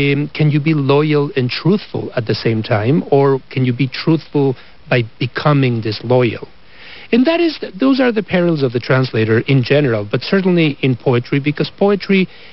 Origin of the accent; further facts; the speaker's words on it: Mexico; English is a second language; now in United States; I am an immigrant to this country, and I grew up in Mexico, my native country, in a multilingual environment.